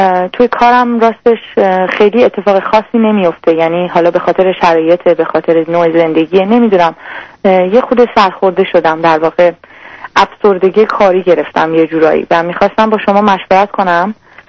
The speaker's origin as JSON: {"language": "Persian", "country": "Iran", "said": "من از ایران اومدم، حدود 10 روز اومدم و 20 روز دیگه میخوام برگردم و کار هنری میکنم. 33 سالمه"}